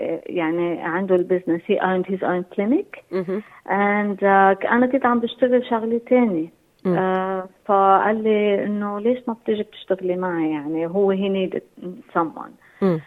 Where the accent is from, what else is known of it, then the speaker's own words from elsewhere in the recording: Beirut, Beirut Governorate, Lebanon; moved away; كانت الحرب الأهلية ووعيت على إنه في حرب على طول. كنا عايشين ببيروت